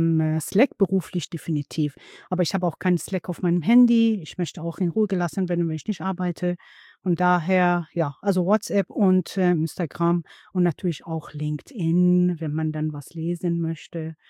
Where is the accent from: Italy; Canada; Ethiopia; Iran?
Iran; northern Iran; German is a second language; now in Germany; Also ich komme aus Nordiran, wo die Kaspische Meer ist.